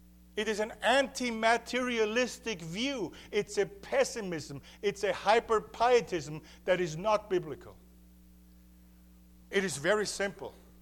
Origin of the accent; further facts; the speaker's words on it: Austria; See, I was one of them. I grew up in Austria. I'd never heard the gospel until I was 16 or 17 through American missionaries, so I owe this country.